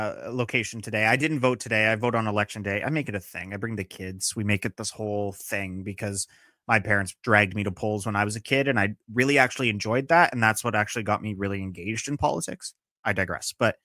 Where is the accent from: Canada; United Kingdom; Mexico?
Canada; Ottawa, Ontario; now in Toronto, Canada; back in my hometown up in Ottawa